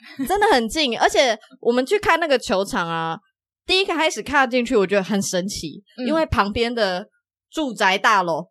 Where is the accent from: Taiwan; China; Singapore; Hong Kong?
Taiwan; Kaohsiung; 然后身为高雄人的我们澄清湖怎么去，你跟我讲